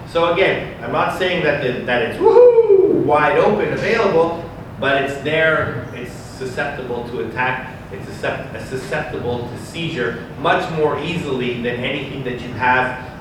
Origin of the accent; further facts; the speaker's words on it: Canada; So, I'm from Canada